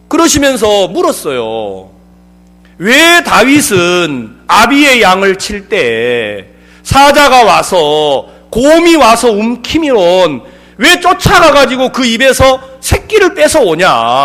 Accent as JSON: {"language": "Korean", "town": "Ansan", "region": "Gyeonggi Province", "country": "South Korea", "said": "저는 안산 사람입니다."}